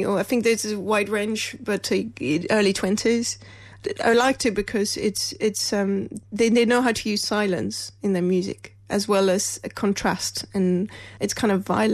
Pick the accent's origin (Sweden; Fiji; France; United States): France; Poitiers, Nouvelle-Aquitaine; English is a second language; now in London, United Kingdom; I grew up in a town called Poitiers, so middle west of France.